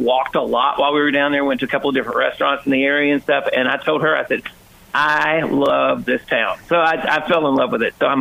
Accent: Birmingham, Alabama, United States; I grew up in Birmingham, Alabama

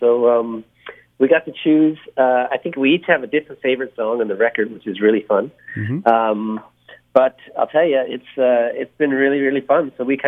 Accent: Ontario, Canada; And I grew up in Ontario, and so very well versed in cottage country and cottage life.

